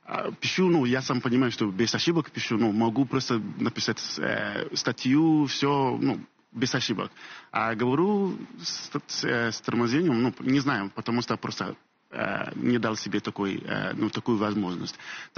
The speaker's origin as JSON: {"language": "Russian", "country": "Ghana", "second_language": "Russian", "moved": "yes", "lives_now": "Russia", "said": "из Гани я не ну, изучал русский язык."}